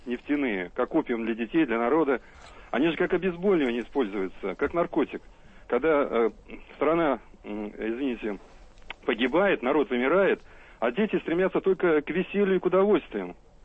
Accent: Saint Petersburg, Russia; мы из Санкт-Петербурга

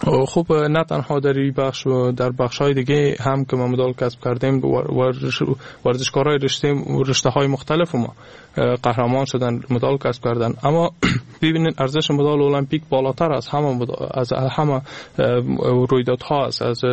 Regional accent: Afghanistan; ما از افغانستان هستم، از مردم افغانستان هستم.

